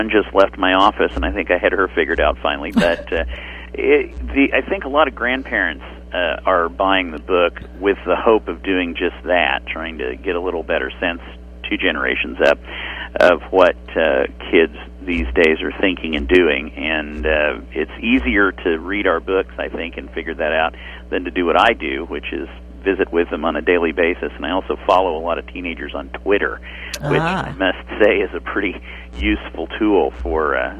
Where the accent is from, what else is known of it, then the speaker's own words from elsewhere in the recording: Wichita, Kansas, United States; I grew up in Wichita and then lived in western Kansas for high school